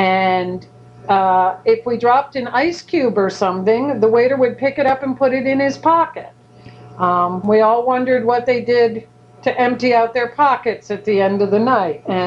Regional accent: Salisbury, Connecticut, United States; Growing up in the Lakeville-Salisbury area in the 60s and early 70s was very different from growing up there in 2013. It was a very, very safe, idyllic place to grow up.

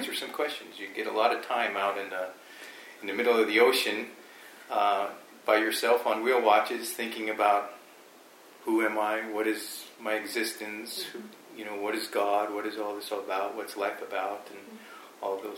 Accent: Alaska, United States; fell in love with some guy from Alaska, and so we had some discussions, and here I am.

